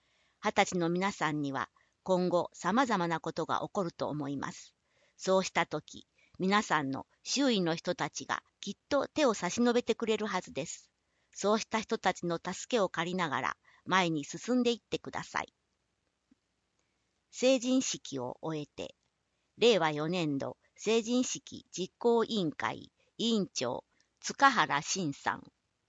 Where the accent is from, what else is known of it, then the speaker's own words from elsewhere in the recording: Kasaoka, Okayama, Japan; 私たちのふるさと笠岡は、晴れの国岡山県に位置する港町です。